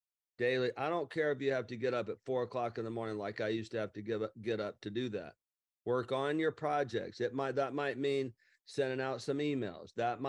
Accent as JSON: {"language": "English", "region": "Alabama", "country": "United States", "said": "Now, even though I'm from Lower Alabama"}